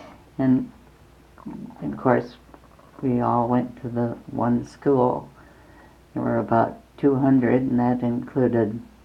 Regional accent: Fairbanks, Alaska, United States; my earliest memories were of having a real wonderful childhood, and we were all close, the children, and we did a lot of playing outdoors in the summertime

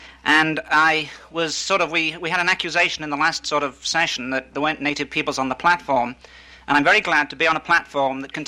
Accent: England, United Kingdom; I was brought up in England

